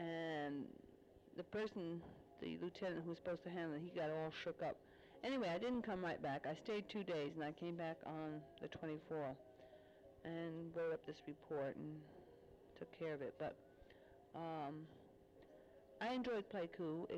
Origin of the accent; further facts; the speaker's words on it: United States; everybody kind of gapes at you because you're an American to begin with. But being an American female is something else again, because there's so few over right in this area.